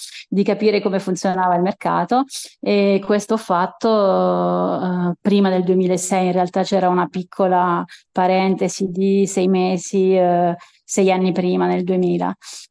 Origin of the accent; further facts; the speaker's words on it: Molise, Italy; also born or lived in Trieste; now in France; io sono del sud Italia, del Molise, poi ho fatto l'università con te a Trieste e ho fatto 2 o 3 anni di scambio in Europa. Quindi sono arrivata in Costa Azzurra